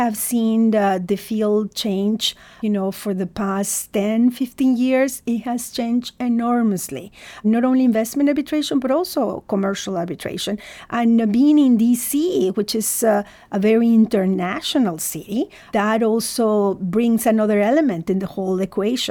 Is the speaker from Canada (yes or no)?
no; Mexico; English is a second language; I'm originally from Mexico, so I have the opportunity to go and present in Spanish, you know, and also in my broken English and my French.